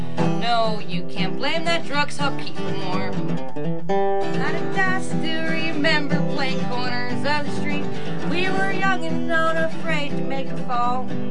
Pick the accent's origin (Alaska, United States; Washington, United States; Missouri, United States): Washington, United States; Bellingham; I'm from Bellingham, Washington.